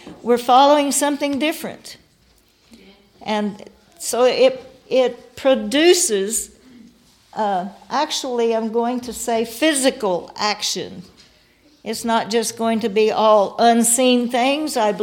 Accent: Guthrie, United States; I was born and raised in Guthrie.

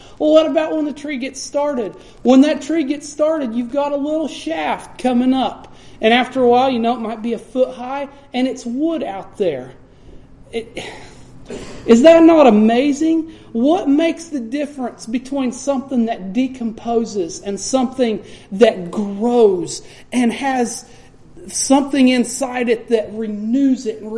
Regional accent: Oklahoma, United States; born there; but I was born in Oklahoma, and we go back there and visit quite a bit.

